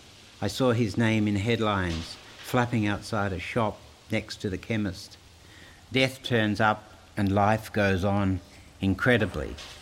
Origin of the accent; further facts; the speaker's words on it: Balmoral, New South Wales, Australia; also born or lived in Neutral Bay / Hawkesbury; I just visualise what it was like growing up in Balmoral or Neutral Bay or the Hawkesbury